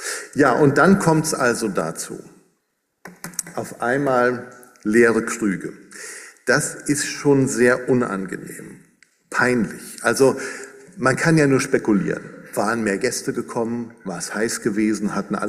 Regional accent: North Rhine-Westphalia, Germany; Ich komme aus dem Siegerland, ich weiß, wovon ich rede.

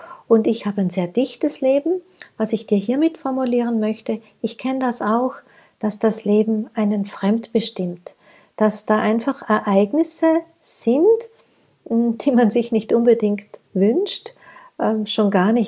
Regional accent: Tyrol, Austria; also born or lived in Vienna; Ich hatte ein Montessori-Kinderhaus in Wien. Das habe ich zurückgelassen, bin für die zweite Ehe zurück in meine Heimat nach Tirol gezogen.

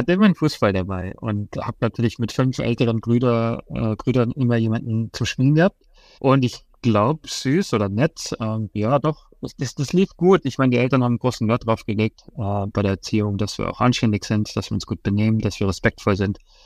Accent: Forstinning, Bavaria, Germany; also born or lived in Munich; ich bin in München geboren, in Fastening aufgewachsen. Ich bin da sehr, sehr gerne

